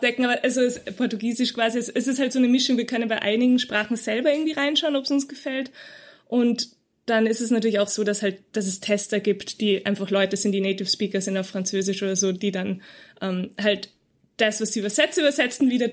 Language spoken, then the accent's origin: German; Salzburg, Austria; also ich komme ursprünglich aus Salzburg